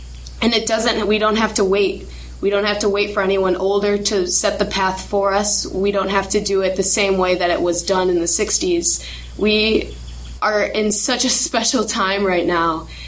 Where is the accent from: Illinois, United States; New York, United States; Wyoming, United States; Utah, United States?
Illinois, United States; And I'm from Illinois, and I just want to say that it doesn't matter where you are.